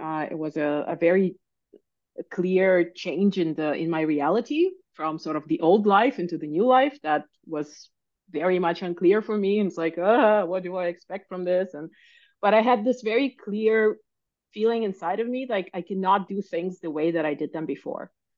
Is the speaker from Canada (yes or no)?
yes; Canada; first language Russian; also born or lived in Ukraine; now in Germany; I have Russian and English because I was born in Ukraine. And then I actually grew up in Canada and then I moved to Germany.